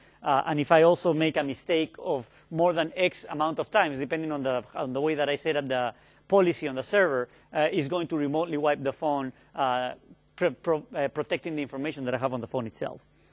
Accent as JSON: {"language": "English", "country": "Peru", "second_language": "English", "said": "English is not my first language either. I'm from Peru"}